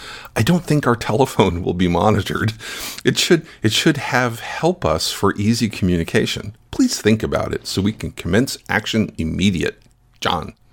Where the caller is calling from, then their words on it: Albany, New York, United States; I hail from Albany, New York.